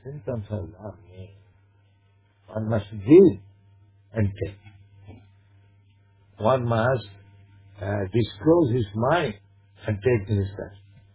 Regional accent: India; I am an Indian. I come from foreign country.

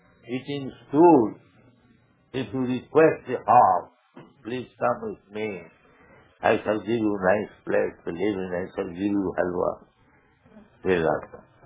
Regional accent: India; I am now speaking, I am Indian. But Indian, that is my designation.

